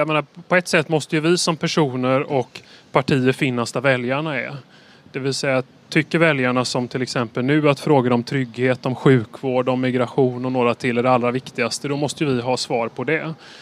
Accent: Gothenburg, Västra Götaland County, Sweden; Jag skulle säga att jag är göteborgare, trebarnspappa

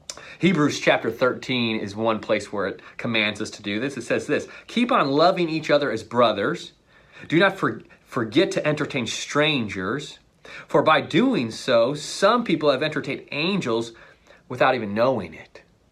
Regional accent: Ireland; I'm Irish.

